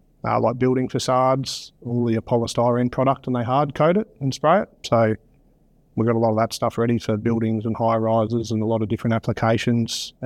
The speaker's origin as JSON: {"language": "English", "town": "Wagga Wagga", "region": "New South Wales", "country": "Australia", "tie": "born or raised there", "also_born_or_lived": "Gold Coast", "said": "I grew up in Wagga Wagga, New South Wales, and a lot of the surrounding towns."}